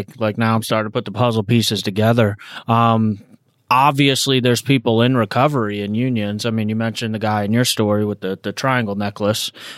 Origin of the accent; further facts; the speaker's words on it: Florida, United States; I'm from South Florida. We never had unions down here.